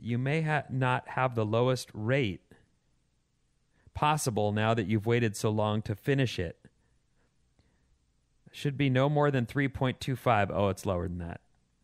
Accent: California, United States; I'm from here. This is my home. This is where I want to live. I'm a Californian.

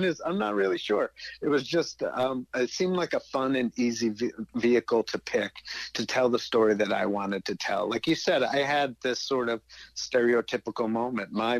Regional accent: Watertown, United States; also born or lived in California; I am in Watertown. I am a local guy. I grew up in Watertown. I lived in California for about 20 years, and mostly in L.A.

